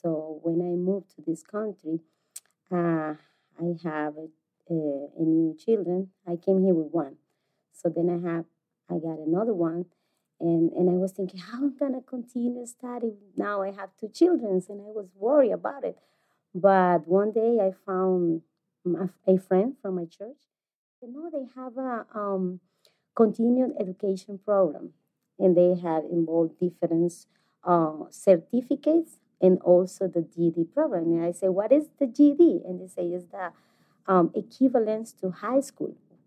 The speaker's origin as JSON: {"language": "English", "country": "Honduras", "second_language": "English", "said": "I'm from Honduras, and I'm here in college because I believe that this college is helping a lot of people who is English as a second language, like me."}